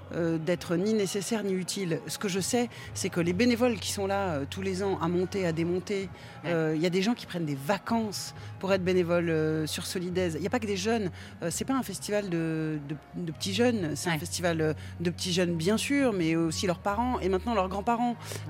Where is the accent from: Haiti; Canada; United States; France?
France; En plus, on est français et on a ça dans les tripes.